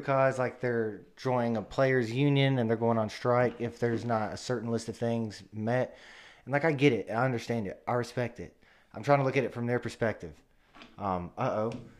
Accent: Memphis, Tennessee, United States; now in Old Hickory, United States; We're in Old Hickory, but we're from Memphis originally.

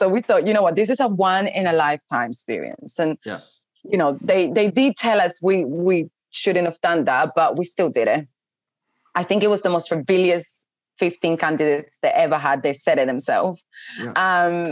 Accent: Venezuela; English is a second language; moved away; I came from Venezuela with nothing. didn't even speak English. I think I had a bit of a broken English

